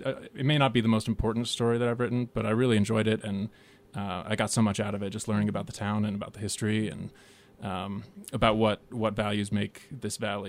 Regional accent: Colorado, United States; And even though I grew up in Colorado, but my parents and my whole family was more into horses than skiing.

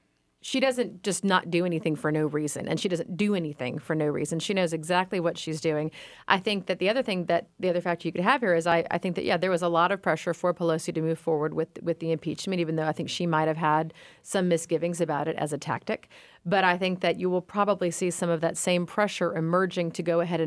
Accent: Louisiana, United States; now in Georgia, United States; I am from Louisiana, so are a lot of folks who work here in the film industry in Georgia now

